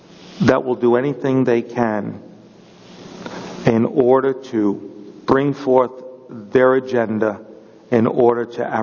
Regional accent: New York, United States; And I'm from New York. I understand him. I understand where that comes from.

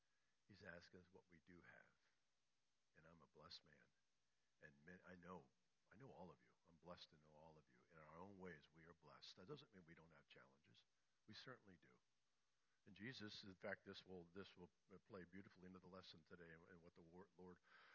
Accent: United States; I'm thankful that I'm an American. I'm even more thankful that I'm a Christian, and my Christian heritage

